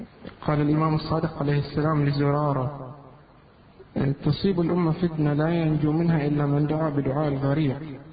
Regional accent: Bahrain; في البحرين عندنا منتشرة بعض المناطق

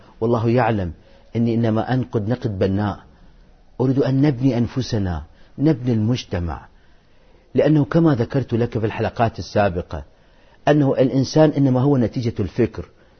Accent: Iraq; إخوتي العراقيين أحبتي من بلدتي ووطني. نحن عشنا ردحا من الزمن في ظلم صدام

